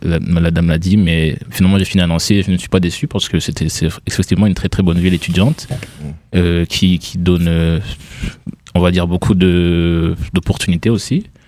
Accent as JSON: {"language": "French", "country": "Rwanda", "moved": "as an adult", "lives_now": "France", "said": "je suis venu en France après mes études, après avoir eu mon bac. Donc moi, je viens du Rwanda"}